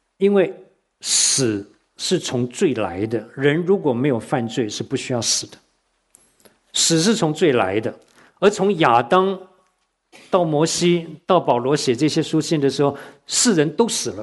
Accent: Taiwan; now in United States; 我说像我从台湾来

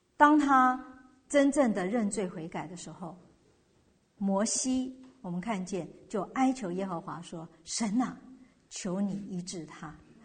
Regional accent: China

